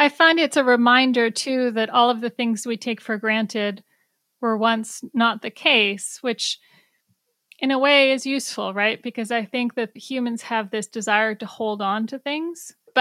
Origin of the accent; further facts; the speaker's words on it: United States; I confess, as an American, I feel some despair about